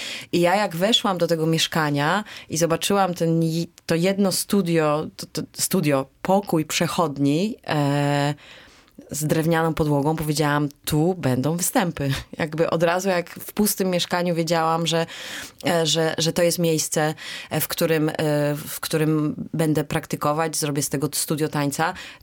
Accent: Mexico; No, ja jestem przesiąknięta moim dzieciństwem w Meksyku i gościnnością latynoską.

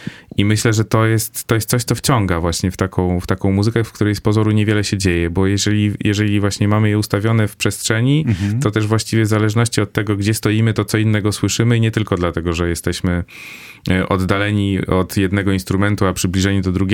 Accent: Silesian Voivodeship, Poland; ja sam jestem ze Śląska

